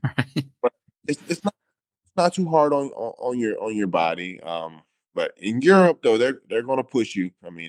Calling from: Japan; I'm speaking from Japan, it's back-to-back.

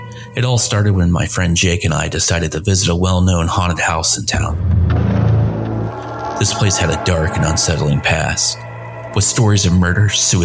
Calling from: Decatur, Illinois, United States; I'm from Decatur, Illinois. I've been in the paranormal field for over 20 years now.

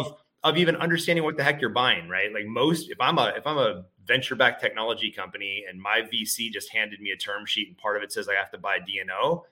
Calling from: California, United States; Lovely Northern California. Finally not raining, so it's outstanding.

